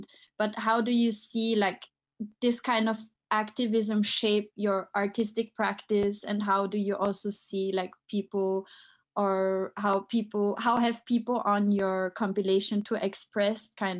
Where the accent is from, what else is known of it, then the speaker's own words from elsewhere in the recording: Vienna, Austria; I come from Vienna, and in Vienna, the techno scene is so driving some like politically like critical movements.